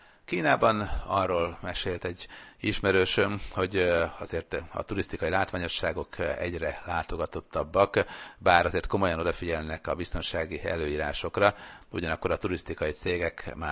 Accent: Sopron, Győr-Moson-Sopron, Hungary; born there; magam Sopronban születtem

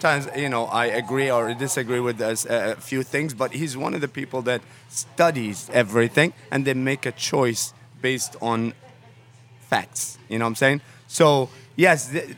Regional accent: Egypt; also born or lived in Kuwait; I was born in Kuwait and grew up in Egypt a little bit.

